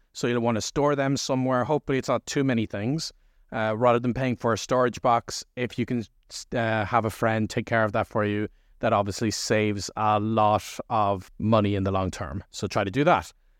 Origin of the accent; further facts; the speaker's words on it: Ireland; this applies equally to other countries because obviously I'm Irish.